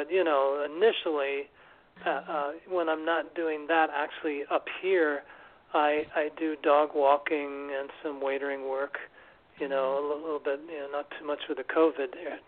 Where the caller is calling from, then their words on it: New York City, New York, United States; from New York City.